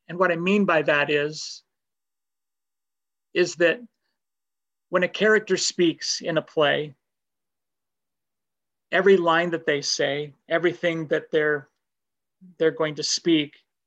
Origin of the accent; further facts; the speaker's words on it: Denver, Colorado, United States; I grew up in the Denver area in Colorado.